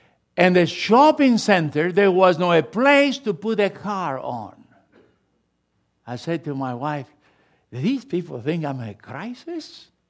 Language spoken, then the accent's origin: English; Argentina; English is a second language; moved away as an adult; now in United States; I came alone from Argentina to this country, alone with my wife, with no language and nothing, and $50 in my pocket.